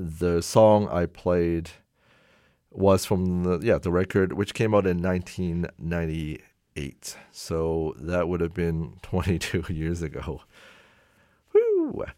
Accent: Winnipeg, Manitoba, Canada; growing up in Winnipeg, in the 90s

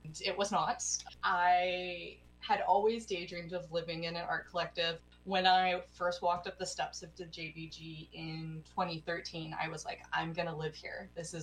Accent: Portland, Oregon, United States; I am the executive director of the James Black Gallery. I'm originally from Portland, Oregon. I came up here to go to school for animation in 2011

